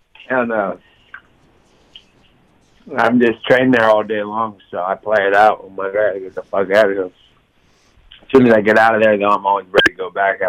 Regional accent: Stockton, California, United States; Yeah, Stockton is just where I come from. It's my hometown. Everybody I know is there.

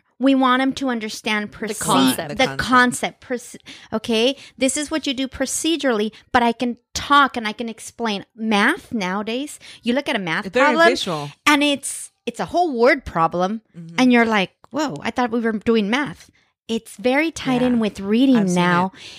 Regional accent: California, United States; For me, growing up in the Central Valley

